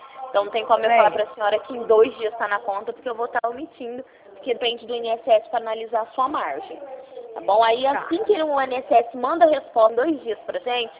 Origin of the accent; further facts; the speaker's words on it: São Paulo, Brazil; eu sou paulista